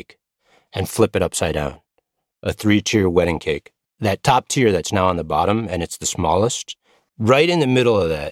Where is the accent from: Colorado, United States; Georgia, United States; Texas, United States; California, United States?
Colorado, United States; Growing up in Colorado, flying around there, had a fantastic time.